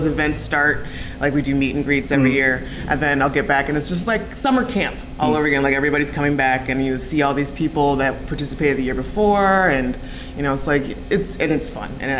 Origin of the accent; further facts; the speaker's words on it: Toledo, Ohio, United States; now in Pittsburgh, United States; Toledo, Ohio.